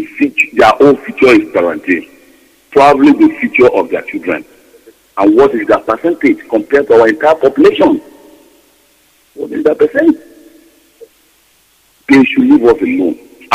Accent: Enugu State, Nigeria; I hail from Akinokwa Junction. Akinokwa Junction is in our local government. And our local government is in Enugu State. And Enugu State is in Biafra land.

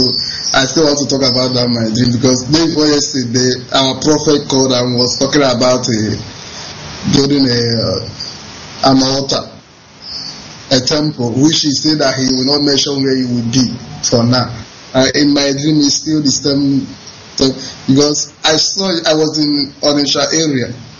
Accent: Anambra, Nigeria; now in Dakar, Senegal; from Dakar, Senegal. I'm calling from Dakar, Senegal. I'm from Idemi North local government in Anambra State.

